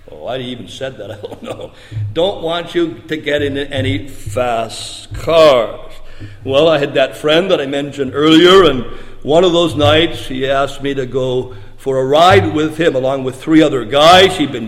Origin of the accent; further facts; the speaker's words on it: Nephton, Ontario, Canada; most of my teenage years were spent in a little small mining community, Nefton, Ontario, not all that far from Peterborough.